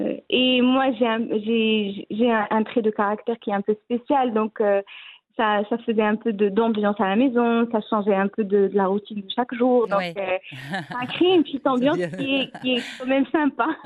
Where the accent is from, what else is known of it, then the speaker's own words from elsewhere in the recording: Agadir, Souss-Massa, Morocco; also born or lived in Essaouira; Moi, à la base, je suis née à Souera.